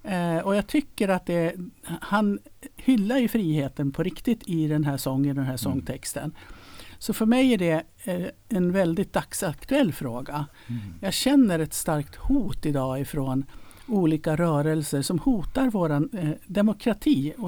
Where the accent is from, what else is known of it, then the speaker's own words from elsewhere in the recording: Gävle, Gävleborg County, Sweden; also born or lived in Stockholm; Så jag anser mig vara äkta norrlänning. Jag bodde här i Gävle tills jag hade gått ut gymnasiet och flyttade till Stockholm. Där bodde jag i 13 år.